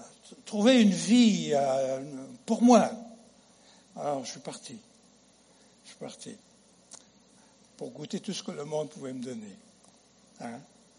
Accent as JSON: {"language": "French", "country": "France", "moved": "as an adult", "said": "J'avais 19 ans, moi, quand j'ai quitté chez moi en France. Et j'ai été aux États-Unis dans le but de faire de l'argent"}